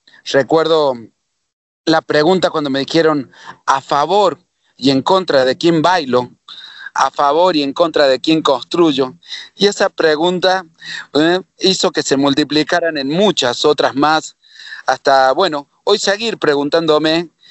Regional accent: Villa del Dique, Córdoba, Argentina; mi pueblo, un pueblo pequeño, Villa del Dique, de 4.000 habitantes

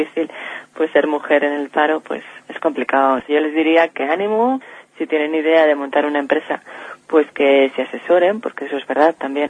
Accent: Alcorisa, Aragon, Spain; Yo soy de aquí, de Alcoriza, toda mi familia está aquí, y siempre he tenido bastante claro que quería quedarme aquí.

